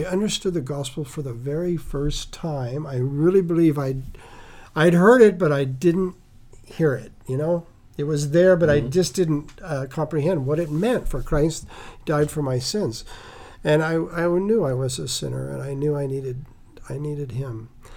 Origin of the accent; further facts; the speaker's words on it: Phillipsburg, Kansas, United States; also born or lived in Omaha; I was born in Kansas and brought up in the same little town in north central Kansas, Phillipsburg.